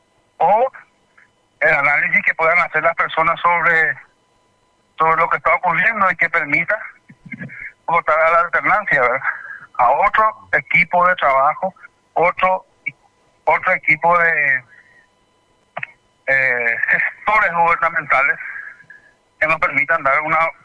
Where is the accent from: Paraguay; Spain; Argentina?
Paraguay; como paraguayo, como opositor, como trabajador independiente, como de familia, como abuelo, como miembro de una comunidad